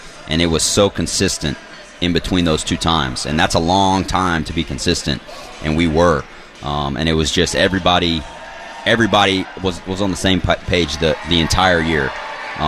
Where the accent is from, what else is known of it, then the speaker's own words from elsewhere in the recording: Texas, United States; I grew up in Texas, so got a lot of Dallas Cowboy fans